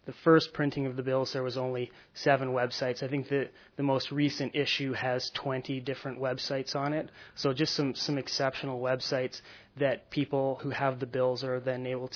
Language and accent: English; Calgary, Alberta, Canada; I am an artist from Calgary, Canada